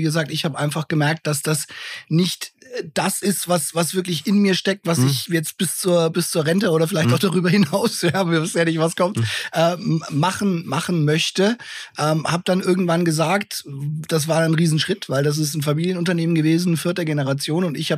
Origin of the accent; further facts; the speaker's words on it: Nuremberg, Bavaria, Germany; als Nürnberger